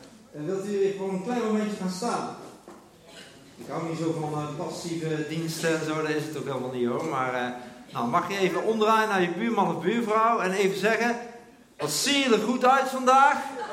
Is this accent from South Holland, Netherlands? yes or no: no; Eindhoven, North Brabant, Netherlands; accent: Brabant; Ik kom uit Eindhoven, dus vergeef me voor mijn Brabantse accent. Ik kan er ook niks aan doen.